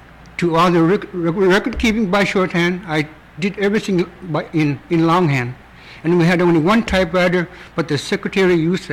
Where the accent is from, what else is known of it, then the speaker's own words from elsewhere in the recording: Barrow, Alaska, United States; now in Nuiqsut, United States; I'm from Nooksit, but I was born and raised in Barrow. And I moved to Nooksit after the Land Claim Settlement Act was passed on December 18